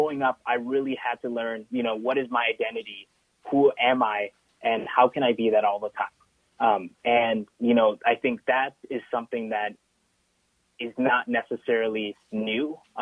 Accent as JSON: {"language": "English", "town": "Stillwater", "region": "Minnesota", "country": "United States", "tie": "born or raised there", "said": "growing up in the Stillwater school system, I didn't really see that many people who looked like me. And I also grew up on the weekends in Minneapolis, where I attended the mosque."}